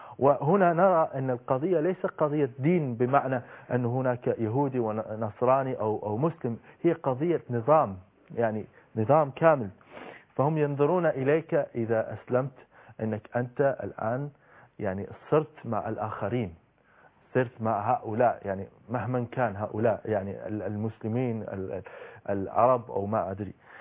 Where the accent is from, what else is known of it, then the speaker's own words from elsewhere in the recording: Switzerland; أنا من سويسرا أشاهد هذا الأمر داخل البلد